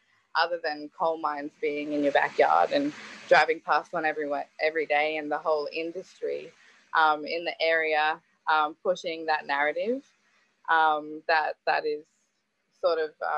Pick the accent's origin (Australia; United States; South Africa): Australia; Queensland; I come from the South Central Southern dialect, out towards Claremont Way, and then also have close ties with Kungaloo, people of Central Queensland as well